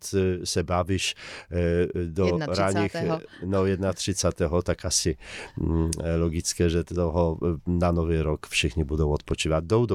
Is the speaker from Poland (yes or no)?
yes; Poland; tam se ozve ve mně ten polský občan, ten polský fanoušek a tam jsem Polák.